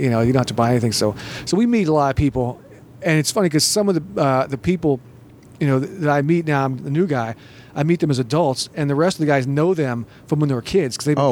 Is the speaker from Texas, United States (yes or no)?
yes; Texas, United States; now in Las Vegas, United States; I'm Texas myself.